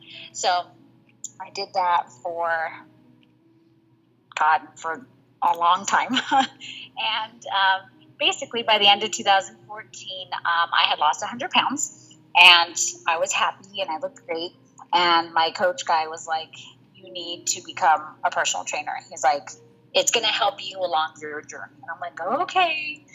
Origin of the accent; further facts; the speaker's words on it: New Mexico, United States; So let's see. … I'm from New Mexico.